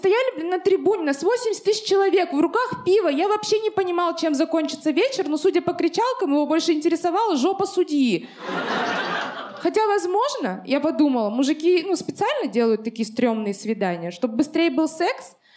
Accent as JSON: {"language": "Russian", "country": "Russia", "tie": "born or raised there", "said": "Мне обидно, я родилась и выросла в России."}